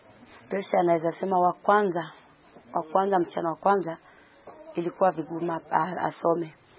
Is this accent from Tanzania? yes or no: no; Kenya; mimi namwambia mimi ni Mkenya.